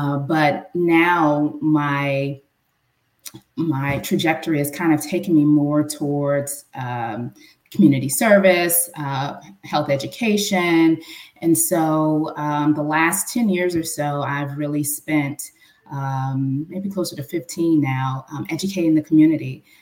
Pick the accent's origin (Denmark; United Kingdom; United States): United States; Chicago, Illinois; I am originally from Chicago and born and raised on the South Side.